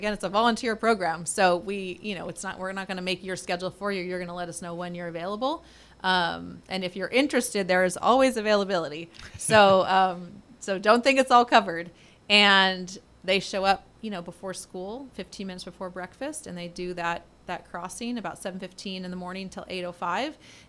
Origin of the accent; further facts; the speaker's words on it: Fresno, California, United States; And I love Fresno Unified. I grew up in Fresno Unified. My dad was on the school board.